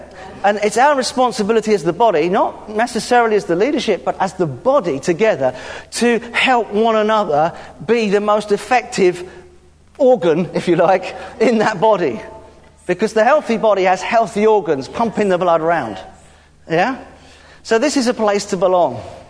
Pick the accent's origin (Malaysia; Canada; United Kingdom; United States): United Kingdom; England; And that really gets us in here as English people, because we don't do that sort of thing. The English culture is to be a little bit sarcastic